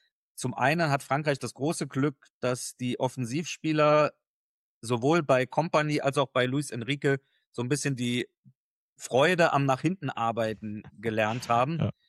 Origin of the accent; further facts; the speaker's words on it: Saarland, Germany; born there; als gebürtiger Saarländer